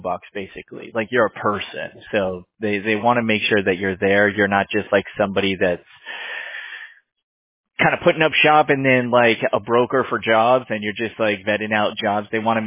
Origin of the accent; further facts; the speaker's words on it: California, United States; my bad. I'm from California.